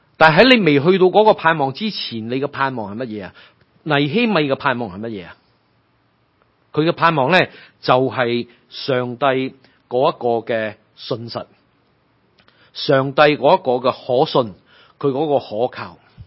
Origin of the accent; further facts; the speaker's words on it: China; 我哋中國人更加有一個行先死先嘅角度